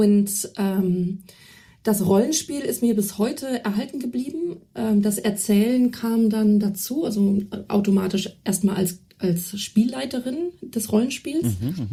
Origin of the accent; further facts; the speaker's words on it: Celle, Lower Saxony, Germany; der Bibliothek in Celle, wo ich herstamme